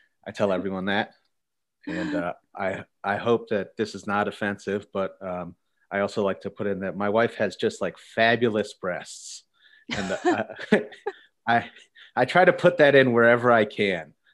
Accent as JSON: {"language": "English", "region": "Pennsylvania", "country": "United States", "said": "I'm from Pennsylvania. I say that because I got kind of like, I don't know, a more central Pennsylvanian M. Night Shyamalan thing going on where I set the stories in PA a bunch."}